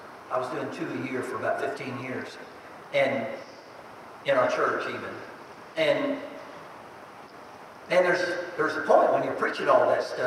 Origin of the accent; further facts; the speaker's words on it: Orlando, Florida, United States; I grew up in Orlando, Florida. I didn't know what a winter really was, a fireplace was.